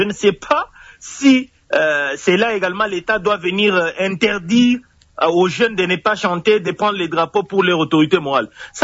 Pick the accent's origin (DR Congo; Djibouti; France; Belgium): DR Congo; Tshilenge, Kasaï-Oriental; À combien plus forte raison les jeunes qui sont chez moi à Tshilenge